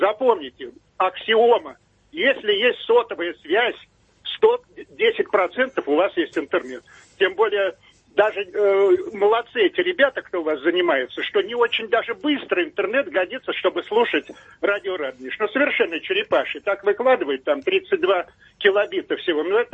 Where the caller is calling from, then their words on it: Moscow Oblast, Russia; Я из Москвы, Московской области